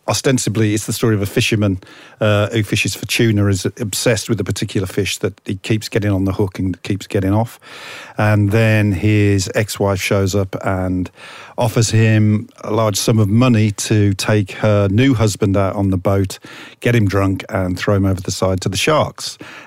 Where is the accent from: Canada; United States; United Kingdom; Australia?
United Kingdom; Birmingham, West Midlands; Birmingham.